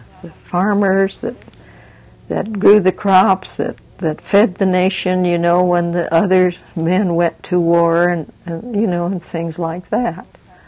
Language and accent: English; Philippines; now in United States; yes, we are from different regions of the islands, but still we're from the Philippines.